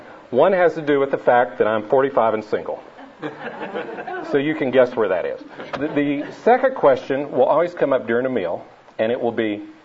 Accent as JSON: {"language": "English", "region": "Tennessee", "country": "United States", "said": "I'll just say up front that I'm from Tennessee so that you can bond with my accent early in this."}